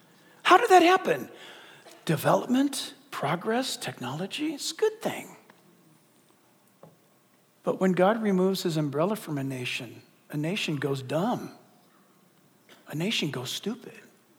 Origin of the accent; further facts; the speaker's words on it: California, United States; listen, you guys, I was born and raised in California. I remember things called smog alerts.